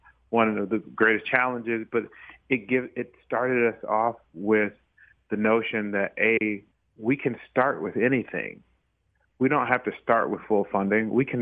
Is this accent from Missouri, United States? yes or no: no; Dallas, Texas, United States; And sadly, you know, right here in my hometown of Dallas